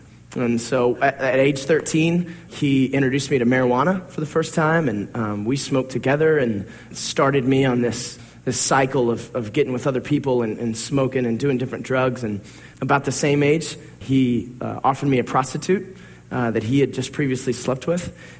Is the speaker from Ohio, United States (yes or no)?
yes; Toledo, Ohio, United States; also born or lived in Memphis; Well, I was born in Memphis in 1978 and moved to Toledo, Ohio when I was two.